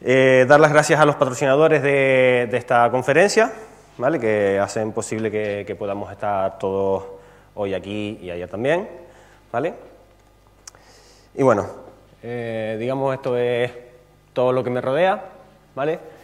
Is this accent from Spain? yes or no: yes; Canary Islands, Spain; vengo de Tenerife